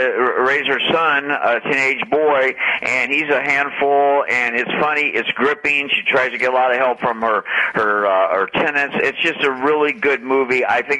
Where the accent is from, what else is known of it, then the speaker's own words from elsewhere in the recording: Hawaii, United States; also born or lived in California; I was raised in Hawaii, but California has always been my home, California and Hawaii.